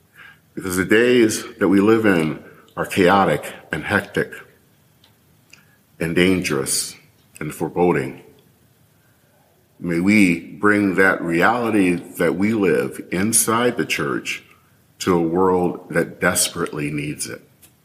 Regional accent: Michigan, United States; I grew up in the Black church, and as a kid growing up in Michigan

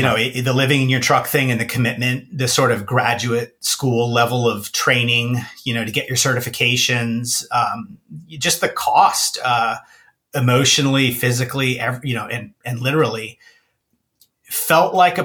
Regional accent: California, United States; I grew up in the Bay Area in a place called Marin County, which is just north on the Golden Gate Bridge, just north of San Francisco.

